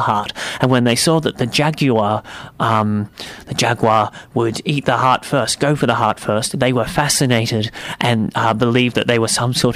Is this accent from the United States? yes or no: no; United Kingdom; So, well, look, I'm from Britain, so cut me some slack.